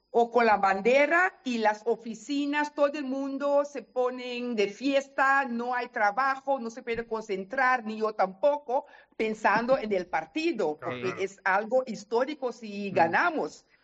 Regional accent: Netherlands; Pero te digo un secreto, que soy holandés, pero yo voy con el equipo de España, ¿eh?

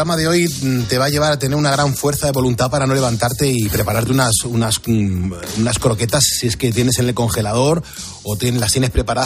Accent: Madrid, Community of Madrid, Spain; yo soy de Madrid.

